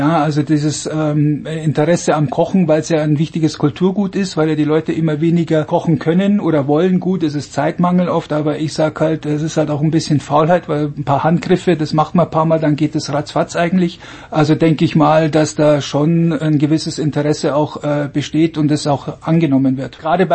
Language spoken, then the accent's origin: German; Markt Schwaben, Bavaria, Germany; bei mir in meinem Heimatort in Markt Schwaben